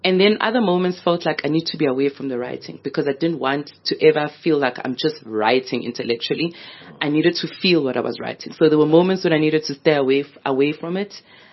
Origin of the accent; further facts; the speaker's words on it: Soweto, Gauteng, South Africa; I'm growing up in Midlands, Soweto.